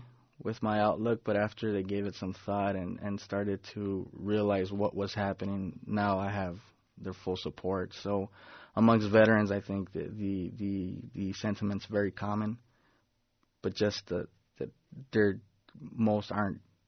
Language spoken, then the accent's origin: English; Los Angeles, California, United States; I grew up in Boyle Heights, like you mentioned, and just coming from a rough neighborhood, there wasn't much direction, not much guidance.